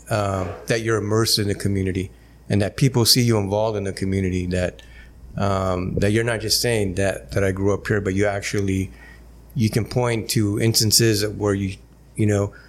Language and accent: English; El Centro, California, United States; I grew up here in Imperial Valley. Since I was 8 years old in El Centro, on the north side of town over there, on Euclid and then on Via. So I went to public schools in El Centro.